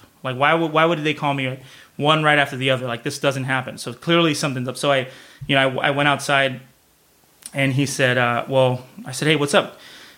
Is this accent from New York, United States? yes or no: no; Los Angeles, California, United States; I grew up, I'm a kid from the San Fernando Valley.